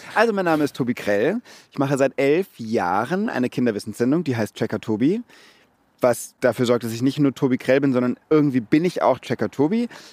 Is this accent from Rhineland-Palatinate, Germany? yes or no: yes; Mainz, Rhineland-Palatinate, Germany; now in Munich, Germany; Ich komme aus Mainz, genau, Mainz-Bretzenheim. Ich war auf der Heinrich-Mumbecher-Grundschule.